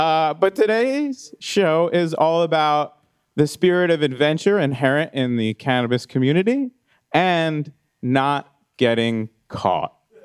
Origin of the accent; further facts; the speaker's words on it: East Coast, United States; I grew up on the East Coast. It was a lot different, man.